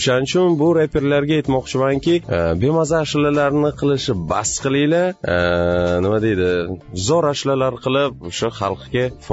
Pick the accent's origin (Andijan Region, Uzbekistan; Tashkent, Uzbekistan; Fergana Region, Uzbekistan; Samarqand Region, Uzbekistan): Samarqand Region, Uzbekistan; Samarkand; Tojik tilini ham, men tojik tilini ham o'rganganmiz. Shu maktabda, ko'chada, Samarqandda katta bo'lganmiz. Samarqandda juda ham ko'p tojiklar bor.